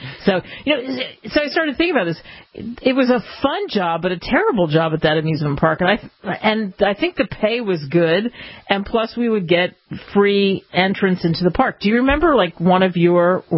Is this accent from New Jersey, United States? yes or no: yes; New Jersey, United States; because I grew up in New Jersey. The best tomatoes are in New Jersey.